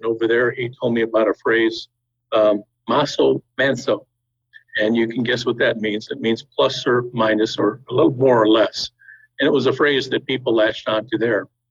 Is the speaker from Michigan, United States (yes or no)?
yes; Detroit, Michigan, United States; Growing up outside of Detroit, we learned French because of our proximity to Canada.